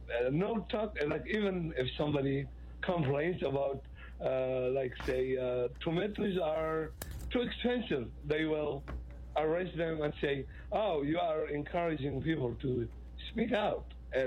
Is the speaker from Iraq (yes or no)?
yes; Iraq; English is a second language; now in United States; as an American who was naturalized in 2016, I have a background from somewhere where I lived under dictatorship.